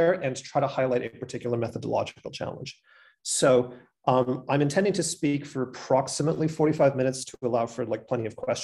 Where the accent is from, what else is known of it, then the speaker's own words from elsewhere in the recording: Australia; also born or lived in Canada; because I'm an Australian and Canadian, and because we're in Australia, I'm using the correct spelling.